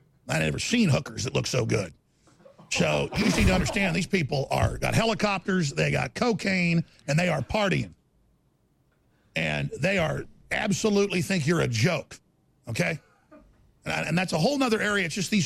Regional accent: Rockwall, Texas, United States; I grew up in Dallas in Rockwall, folks, right in the middle of some of the biggest names out there.

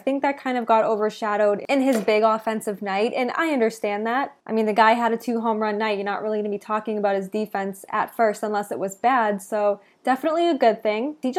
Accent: Boston, Massachusetts, United States; born and raised in the Boston area, constantly covering baseball, hockey, all of your Boston sports needs.

